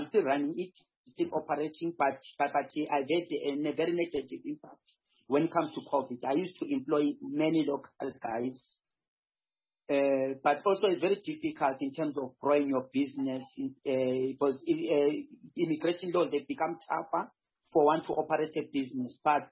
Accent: South Africa; We are not working as South African.

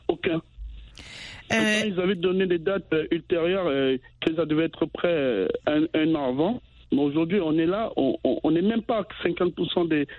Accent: Cameroon; moi, je suis Camerounais et quand je vais au Cameroun, je vois pas ces routes, en fait.

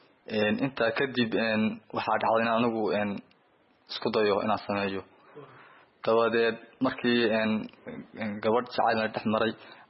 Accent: Caruul, Sool, Somalia; born there; waxaan ku dhashay deegaanka caruul ee gobolka Sool.

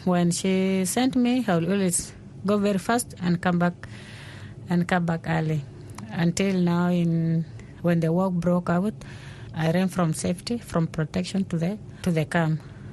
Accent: Kakuma, Kenya; also born or lived in South Sudan; I have been in Kenya most of my life. I think I grew up there as a refugee in Kakuma refugee camp, which is in Kenya. And I left South Sudan in 2002. Yeah, 2002 December. That was the time I left South Sudan.

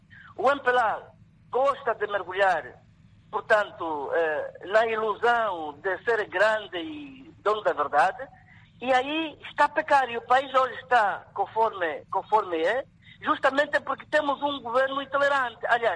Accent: Angola; nós somos angolanos, estamos a viver em Angola, nós nascemos na guerra, crescemos na guerra, estamos a nos desenvolver na guerra

